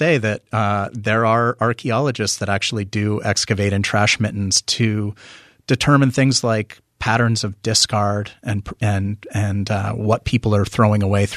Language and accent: English; Vermont, United States; And being a Vermonter having the rare opportunity to practice what I love in my home state, I couldn't be more grateful.